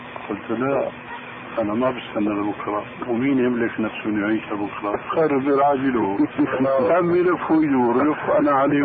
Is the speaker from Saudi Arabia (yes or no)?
no; Damascus, Damascus Governorate, Syria; قالوا لي ناس عندنا في دمشق